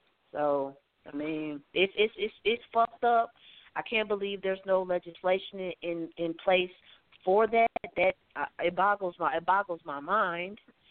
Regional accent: St. Louis, Missouri, United States; Yeah, I said it. I'm from St. Louis.

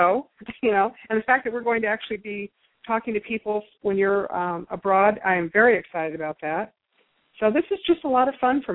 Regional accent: United States; as I am a very proud American, But I do feel like a responsible American

